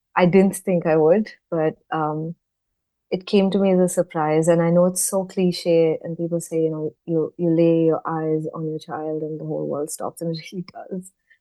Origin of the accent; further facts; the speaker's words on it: Hyderabad, Telangana, India; also born or lived in Bangalore; So a little bit about me. I grew up in India, in Hyderabad, and then moved to another city called Bangalore to do my university education.